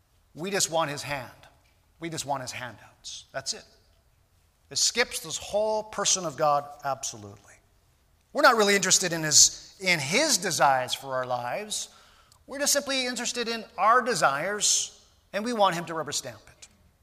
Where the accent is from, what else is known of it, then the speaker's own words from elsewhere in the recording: Canada; I mean, we're Canadian. We're not like that, are we?